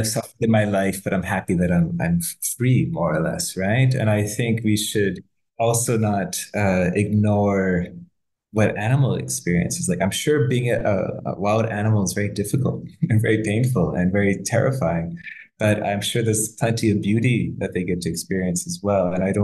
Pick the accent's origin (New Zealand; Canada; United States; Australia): Canada; You know, I'm Canadian.